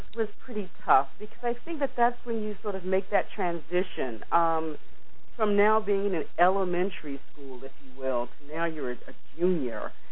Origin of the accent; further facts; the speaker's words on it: Washington, District of Columbia, United States; Well, I was born in Washington, D.C. I'm a native Washingtonian, and I was educated in D.C. public school.